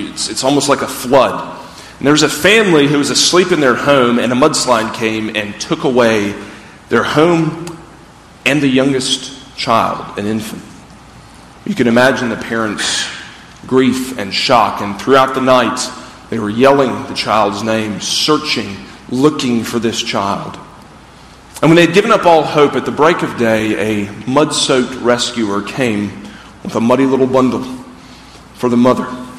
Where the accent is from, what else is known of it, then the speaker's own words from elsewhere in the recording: Greenville, South Carolina, United States; one thing we learned about here that I'd never thought about growing up in Greenville were mudslides. We just don't have mudslides in South Carolina.